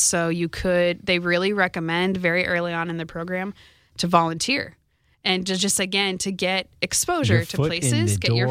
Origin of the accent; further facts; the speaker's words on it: Midwest, United States; accent: Midwest; And I'm from the Midwest originally. Hopefully my Midwest accent translates in this over this microphone.